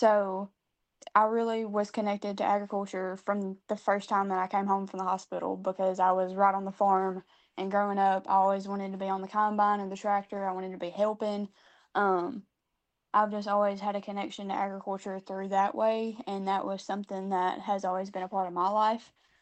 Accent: Tennessee, United States; our chapter, which I'm from Dyer County, so our chapter kind of sees who wants to run for region office

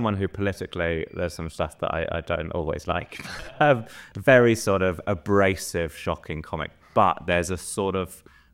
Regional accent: Portsmouth, South East England, United Kingdom; I grew up near Portsmouth.

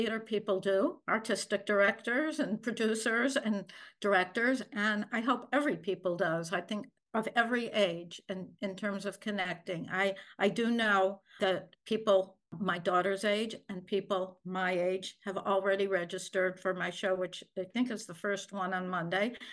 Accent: Buffalo, New York, United States; So I'm from Buffalo, and the first time my parents brought me to New York was in 1956

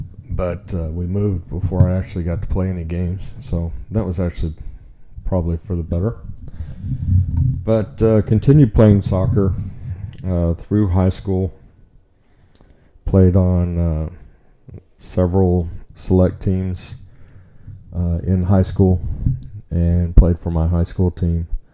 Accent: Dallas, Texas, United States; also born or lived in Oklahoma City; I was born in Oklahoma City, believe it or not. My family moved around, maybe not a lot, for not being military, but we ended up spending most of our time in Texas, in the Dallas-Fort Worth area

